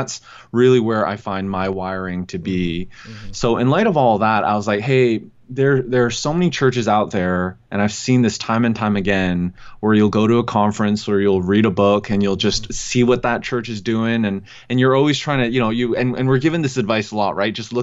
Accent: Vancouver, British Columbia, Canada; When I was pastoring up in Canada, and I was born and raised in Vancouver

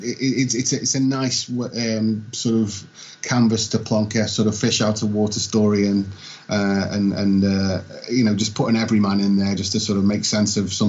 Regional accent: England, United Kingdom; I hail from the United Kingdom, Britain, England.

